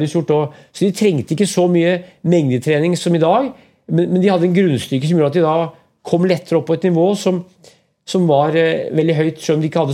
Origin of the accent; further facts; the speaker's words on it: Brumunddal, Innlandet, Norway; For i 1913 så var det hovedlandsrenn i Furnes og Brumdalen, der jeg vokste opp.